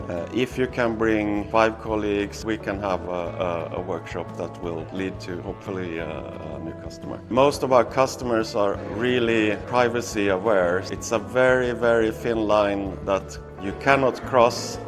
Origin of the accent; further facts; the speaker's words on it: Gothenburg, Västra Götaland, Sweden; English is a second language; from Fripremandersyndikatet in Göteborg in Sweden.